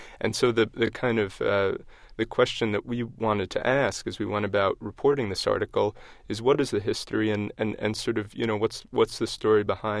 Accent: New York, United States; I remember growing up in New York in the late 1980s and stepping on crack vials in the schoolyard

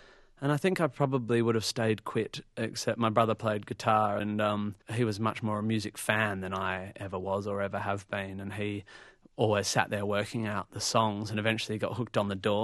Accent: Perth, Western Australia, Australia; now in Melbourne, Australia; eventually moved from my hometown of Perth in Western Australia to Melbourne.

